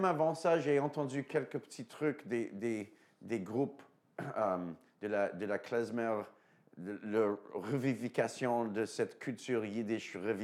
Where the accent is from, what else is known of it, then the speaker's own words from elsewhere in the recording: Chelsea, Quebec, Canada; J'ai vécu mon enfance à Québec, près de Ottawa, mais sur le côté québécois, la province de Québec, dans une petite ville qui s'appelle Chelsea. Et là, on était vraiment la seule famille juive dans la ville, village.